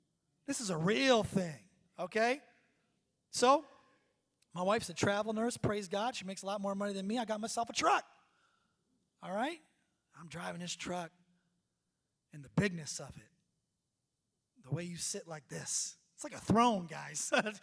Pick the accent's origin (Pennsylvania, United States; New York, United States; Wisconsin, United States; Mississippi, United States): New York, United States; We're from New York, New Jersey. We ain't doing no minivan.